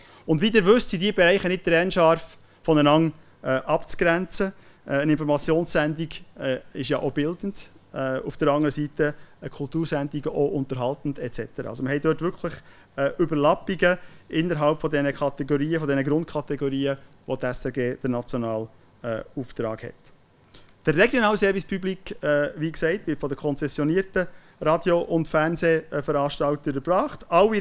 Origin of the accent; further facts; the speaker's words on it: Bern, Switzerland; now in Western Switzerland; als Berner, der in der Westschweiz wohnt, der unüblicherweise mal in seinem ursprünglichen Akzent anreden.